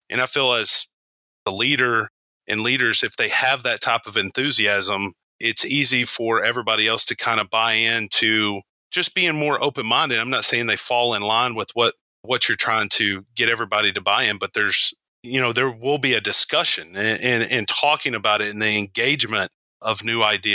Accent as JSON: {"language": "English", "town": "Burleson", "region": "Texas", "country": "United States", "tie": "born or raised there", "also_born_or_lived": "McKinney", "said": "So I was born in McKinney, Texas, but then moved to Burleson when I was six. And so I've been here for 35 years now."}